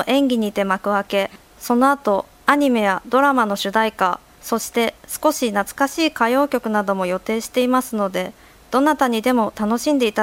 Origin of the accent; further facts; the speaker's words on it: Ishikawa, Japan; moved away as an adult; now in Wakayama, Japan; 私は石川県出身で、結婚を機に和歌山市で暮らしています。